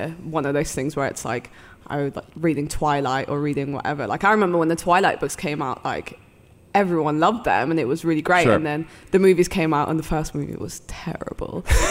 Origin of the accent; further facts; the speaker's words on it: London, United Kingdom; accent: London; So I feel like my accent is like a London accent, which is much more mumbly and very like...